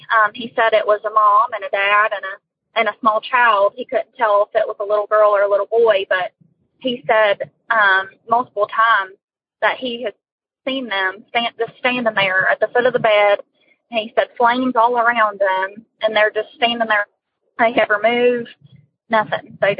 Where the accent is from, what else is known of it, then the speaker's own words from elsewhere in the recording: West Virginia, United States; I'm from West Virginia.